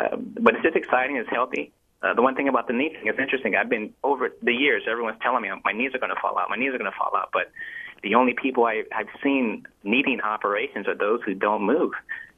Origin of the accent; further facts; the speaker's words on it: Los Angeles, California, United States; now in San Francisco, United States; I grew up in the Los Angeles area, South Central, you know, 60s and 70.